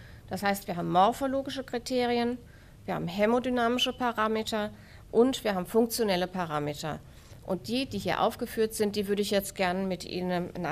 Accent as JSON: {"language": "German", "country": "Germany", "moved": "as an adult", "lives_now": "Vienna, Austria", "said": "Ich gehöre in diesem Dachkonzept zu den Migranten in Österreich. Ich komme aus Deutschland und arbeite als Leiterin im Kinderherzzentrum in Wien."}